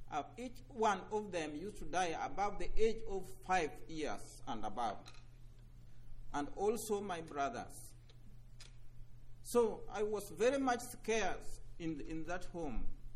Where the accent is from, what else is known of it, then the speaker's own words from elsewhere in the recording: Kenya; English is a second language; I come from Kenya. Kenya is a big country with 43 different dialects.